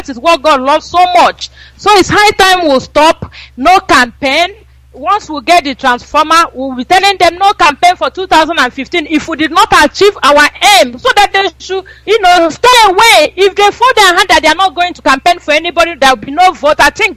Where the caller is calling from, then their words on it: Spain; I'm calling from Spain.